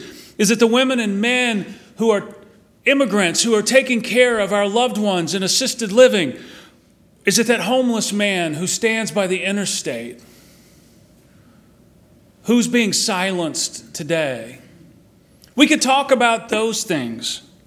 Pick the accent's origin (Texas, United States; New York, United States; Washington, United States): Texas, United States; We're from Texas, right? Real men don't cry.